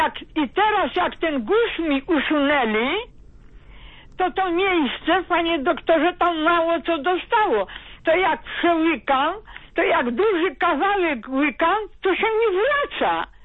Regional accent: Radom, Masovian Voivodeship, Poland; Wiesz, ja jestem z Radomia.

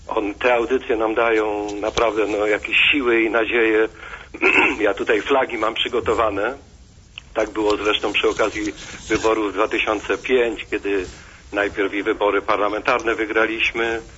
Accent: Wrocław, Lower Silesian Voivodeship, Poland; Ja akurat jestem z Wrocławia i nie mam problemu.

